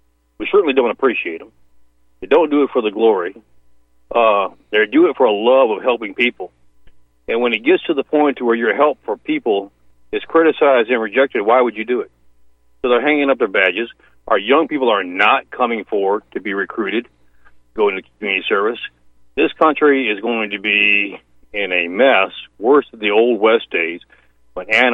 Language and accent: English; Mexico; I grew up in Mexico. My parents were missionaries.